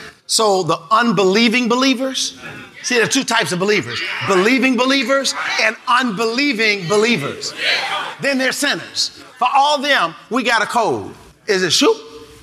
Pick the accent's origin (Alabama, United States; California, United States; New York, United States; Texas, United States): New York, United States; born there; God glory, I was born in New York, but I was conceived in Raleigh, North Carolina.